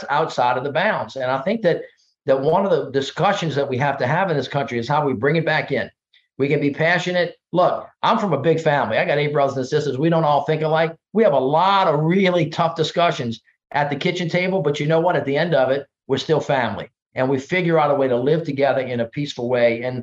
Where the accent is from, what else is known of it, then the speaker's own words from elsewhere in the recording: the South, United States; on my 30 years of experience growing up in the South, this is stuff that's been around a long time down here.